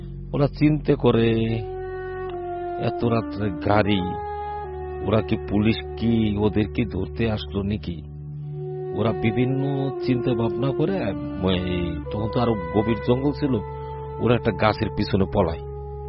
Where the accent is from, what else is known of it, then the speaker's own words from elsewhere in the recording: Faridpur, Dhaka Division, Bangladesh; আমার বাড়ি ফরিদপুর টাপা খোলা লেকপার।